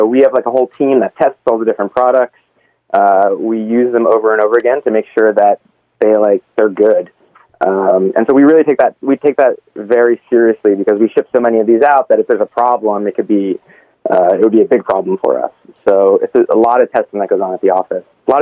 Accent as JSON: {"language": "English", "region": "New Jersey", "country": "United States", "tie": "born or raised there", "said": "Heritage, I'm Indian. I grew up in the great state of New Jersey."}